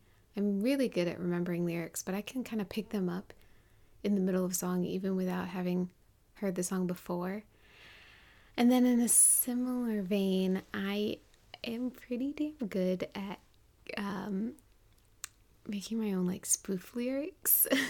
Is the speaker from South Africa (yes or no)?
no; United States; accent: American; if you can't tell by my accent, I'm American and I love football, American football.